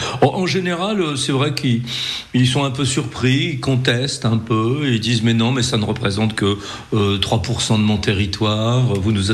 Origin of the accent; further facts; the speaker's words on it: Normandy, France; je suis normand, hein, personnellement, donc j'aurais du mal à vous dire